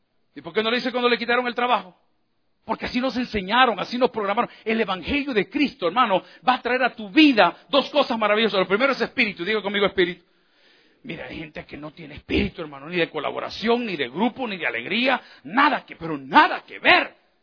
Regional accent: El Salvador; Y oigan lo que está pasando en mi país, El Salvador, que las cárceles están al 300% de sobrepoblación.

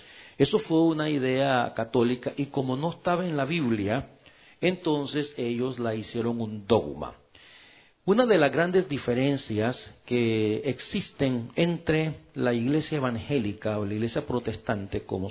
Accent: El Salvador; born there; yo fui católico porque yo pues nací en El Salvador y estudié con los católicos, un colegio católico

